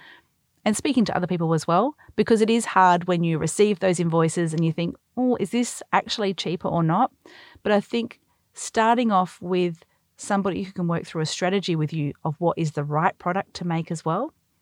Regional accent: Adelaide, South Australia, Australia; now in Melbourne, Australia; I love, and I'm not from Melbourne originally, I'm from Adelaide.

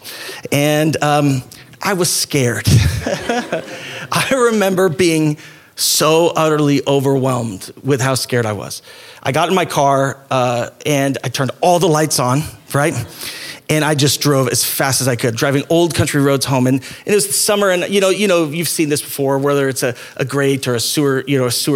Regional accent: Idaho, United States; And growing up in Idaho, has always these unique realities in our life.

